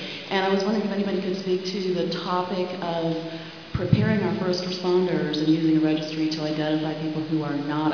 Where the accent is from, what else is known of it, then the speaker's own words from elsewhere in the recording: Houston, Texas, United States; from Houston.